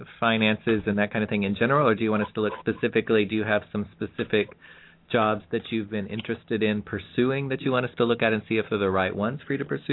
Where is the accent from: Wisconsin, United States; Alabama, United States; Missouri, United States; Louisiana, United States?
Missouri, United States; Kansas City; I grew up in Kansas City, Missouri.